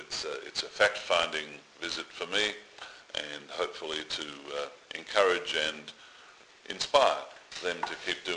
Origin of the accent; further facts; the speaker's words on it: Australia; I didn't say in my earlier comments that I am Australian, so it's a pleasure to speak to SBS Radio Serbia Australia.